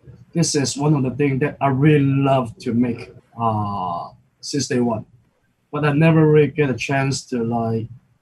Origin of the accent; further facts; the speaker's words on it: Hong Kong; English is a second language; now in Houston, United States; I grew up in Hong Kong. I mean, or even when I was in Beijing, I've never seen a bun until I come to Houston.